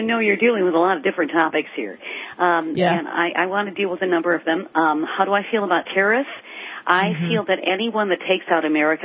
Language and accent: English; Michigan, United States; Global warming is really ruining Michigan, and I'm from Michigan.